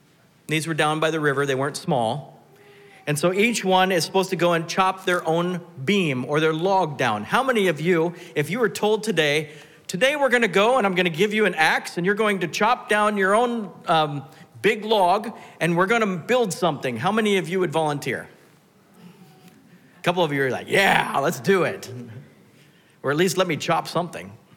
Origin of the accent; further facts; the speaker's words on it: Pacific Northwest, United States; I grew up in the Northwest when I was really young, and we learned on the smaller trees